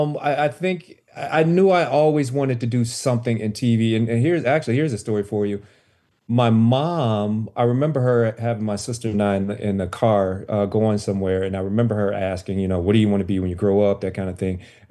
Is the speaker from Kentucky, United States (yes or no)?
no; Chicago, Illinois, United States; You know, I'm originally from Chicago, the south side of Chicago. Grew up poor.